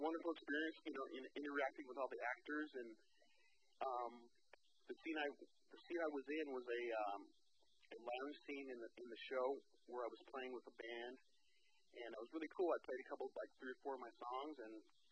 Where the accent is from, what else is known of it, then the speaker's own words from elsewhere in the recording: Las Vegas, Nevada, United States; playing in my hometown, Las Vegas